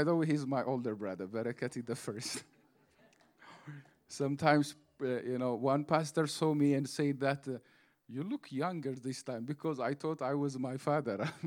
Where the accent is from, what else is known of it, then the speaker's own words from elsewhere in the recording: Ethiopia; English is a second language; We came from Ethiopia, and it's different.